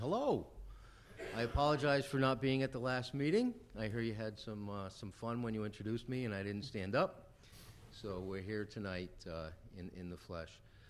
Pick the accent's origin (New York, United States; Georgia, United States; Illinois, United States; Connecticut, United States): Connecticut, United States; Waterford; I was born and raised in Waterford, Connecticut.